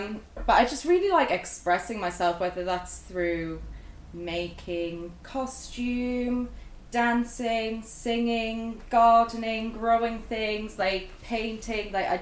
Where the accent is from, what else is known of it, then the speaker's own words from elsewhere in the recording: Sunderland, North East England, United Kingdom; So I'm originally from Sunderland, and I grew up there, and I was really into the alternative metal scene.